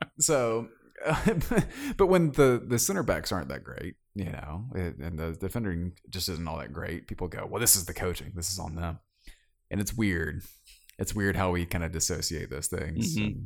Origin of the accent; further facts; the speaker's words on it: Georgia, United States; accent: South Georgia; I can't read, y'all. My South Georgia accent just kills me sometimes.